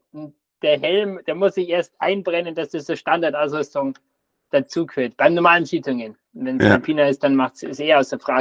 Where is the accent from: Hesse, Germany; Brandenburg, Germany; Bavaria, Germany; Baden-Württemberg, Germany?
Bavaria, Germany; Bad Reichenhall; Genau, also da komme ich her, aus Reichenhall.